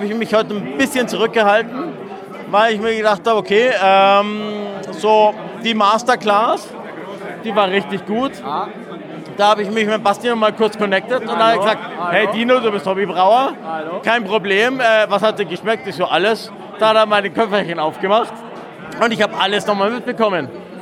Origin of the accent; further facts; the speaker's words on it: Munich, Bavaria, Germany; Aber ich muss schon sagen, als Münchner, ganz ehrlich, es ist leicht abgeschlagen.